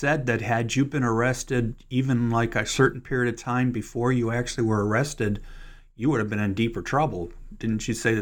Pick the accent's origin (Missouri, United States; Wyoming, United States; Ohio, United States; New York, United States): Ohio, United States; Cleveland; now in Kentucky, United States; I'm actually from Cleveland, but been down here in Kentucky for a while.